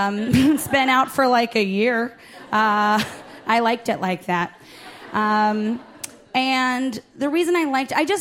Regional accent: Ohio, United States; I'm from Ohio.

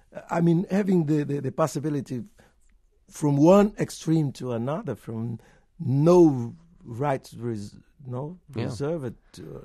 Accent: Bahia, Brazil; English is a second language; And I had already given a contribution in my hometown, Bahia, where I was secretary, cultural secretary in the 80s, in the 90s, 80s and 90s.

